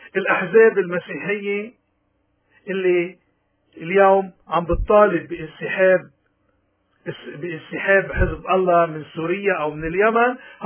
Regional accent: Lebanon; نحن كلبنانيين بدنا نبطل الذمية

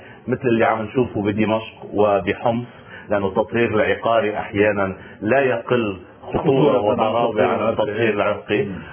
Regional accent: Lebanon; يعني كوننا نحن لبنانيين وكونه بالآخر عنا ذاكرة حربية

